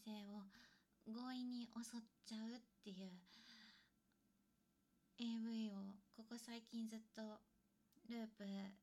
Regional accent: Tokyo, Japan; 東京出身です。

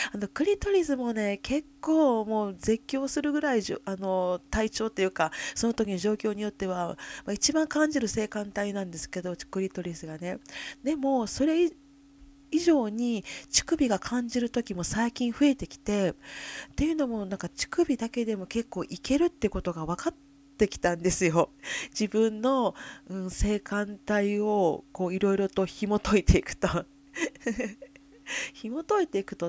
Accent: Kyoto, Japan; 私実は実家は京都なんですよね。

